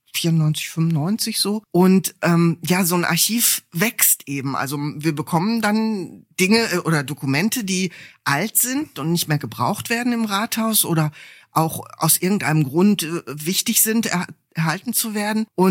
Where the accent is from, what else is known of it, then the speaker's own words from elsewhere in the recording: Bottrop, North Rhine-Westphalia, Germany; born there; Ja, ich bin in Bottrop geboren. Meine Eltern auch, die sind auch in Bottrop geboren. Und meine Großeltern auch, aber dann hört's schon auf. Dann kommen die aus Oberschlesien, wie sich das gehört.